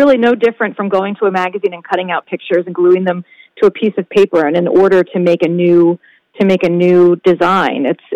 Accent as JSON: {"language": "English", "region": "Ohio", "country": "United States", "tie": "born or raised there", "said": "It is very strange to hear things like widespread or patchy smoke from a weather forecast, living in central Ohio, I have to say."}